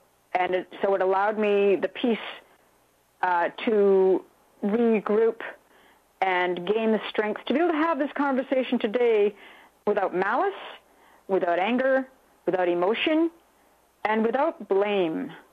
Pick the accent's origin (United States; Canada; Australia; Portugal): Canada; People are absolutely shocked in Canada, in my home country.